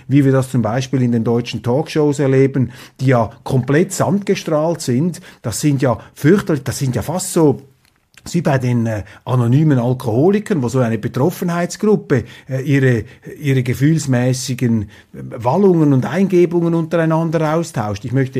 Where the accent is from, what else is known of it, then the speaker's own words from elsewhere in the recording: Switzerland; Da sage ich als Schweizer, als Demokratie-Sachverständiger und unbedingter Demokratiebefürworter